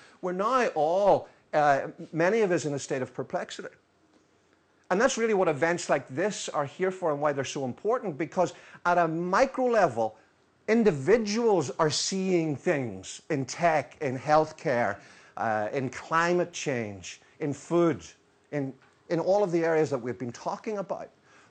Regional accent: Northern Ireland, United Kingdom; now in United States; I'm from Northern Ireland, where weather means 47 different types of rain. but I now live in the US.

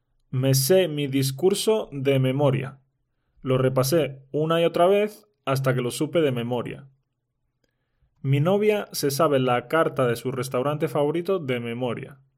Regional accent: Spain; first language Spanish; ya sabéis que soy nativo de España

